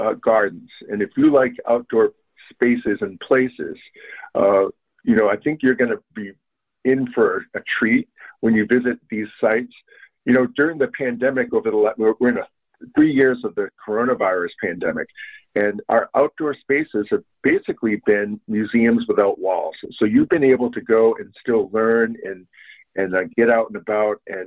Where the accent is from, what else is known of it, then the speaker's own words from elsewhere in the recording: Maine, United States; And here in New England, I'm originally from Maine, and I moved here to Connecticut.